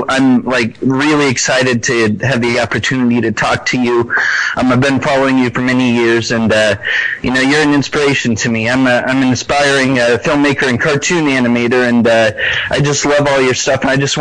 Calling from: Florida, United States; Good. Hi, I'm from Florida. Central Florida.

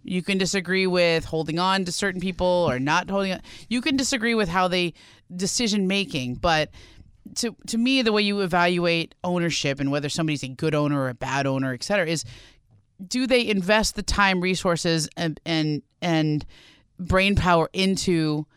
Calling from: Arleta, California, United States

